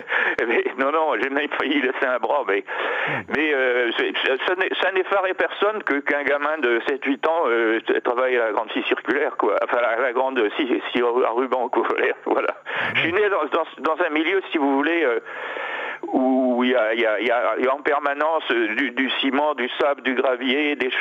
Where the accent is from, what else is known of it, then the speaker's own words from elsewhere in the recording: Torigny-sur-Vire, Normandy, France; born there; Alors, je suis né en Normandie, dans la Manche, à un petit bourg qui s'appelle Torigny-sur-Vire, où mon père, en fait, faisait la reconstruction.